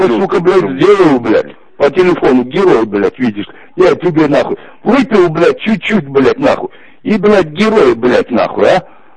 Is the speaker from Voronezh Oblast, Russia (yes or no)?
no; Makhachkala, Dagestan, Russia; Я этот Махачкала, езжу, Первомайка там, недалеко от него.